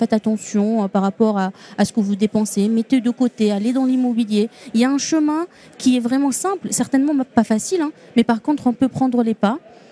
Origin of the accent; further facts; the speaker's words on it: Tunisia; accent: Tunisian; now in Toulouse, France; je suis tunisienne d'origine. Du coup, cet accent, c'est tunisien, même si j'habite à Toulouse, mais c'est pas plutôt toulousain, cet accent.